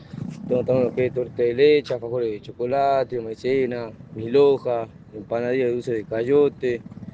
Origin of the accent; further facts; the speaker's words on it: Salta, Argentina; De Salta Capital, mamita.